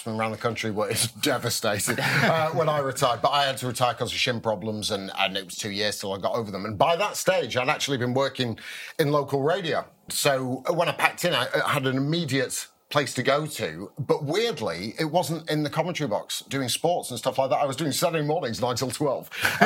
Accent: Bolton, North West England, United Kingdom; But it's difficult when you're growing up in Bolton, which is a fairly sort of, you know, abrasive type of area

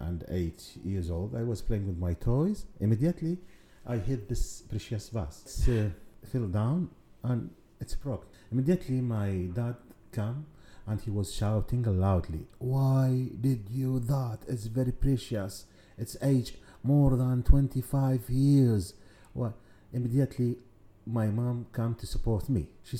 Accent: Baghdad, Baghdad Governorate, Iraq; English is a second language; now in Australia; You see, I born in Iraq, in the capital city of Iraq, it's Baghdad. My house was situated close to the river, and then I spent most of my childhood there with my family. We couldn't move from Baghdad till I came to Australia.

